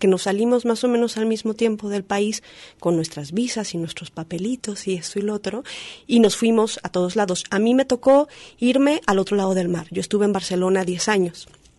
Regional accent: Guadalajara, Jalisco, Mexico; moved away; yo también como migrante, de alguna manera, yo también me salí de México, de Guadalajara

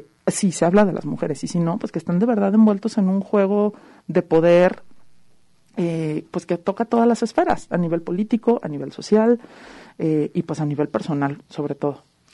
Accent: Mexico; Por lo general, nosotros como mexicanos, pues somos muy convenientes.

